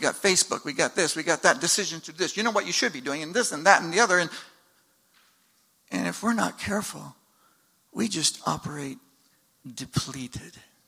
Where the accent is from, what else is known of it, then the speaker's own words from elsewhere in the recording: United States; And I thought, well, I'm the American. I'll show him how to play basketball because I'm one of the best at my school.